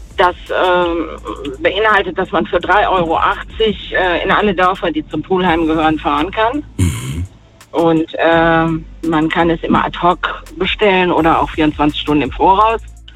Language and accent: German; Turkey; Ich bin Türkin und mein Vater ist Perser